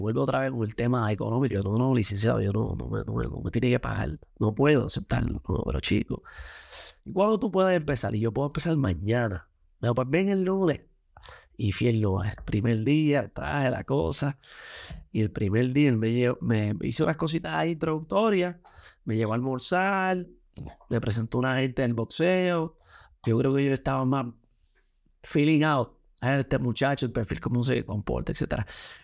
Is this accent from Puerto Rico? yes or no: yes; Mayagüez, Puerto Rico; yo soy un jibarito de Mayagüez, vengo de una clase, ¿verdad? Mi familia es clase media trabajadora